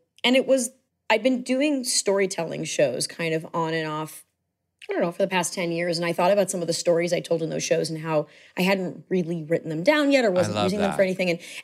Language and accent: English; Manhattan Beach, California, United States; I did. I grew up in Manhattan Beach.